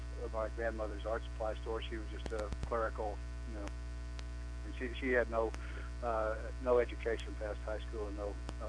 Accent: Dallas, Texas, United States; also born or lived in Gainesville, Georgia, United States / New Iberia, Louisiana, United States; Mostly in Dallas, Texas.

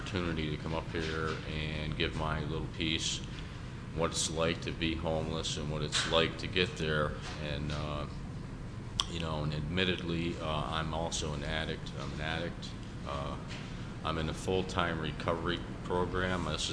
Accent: Saratoga Springs, New York, United States; I am from Saratoga Springs, and I got to the point where, after trying to be on my own, I have a family, I have three children, I'm divorced.

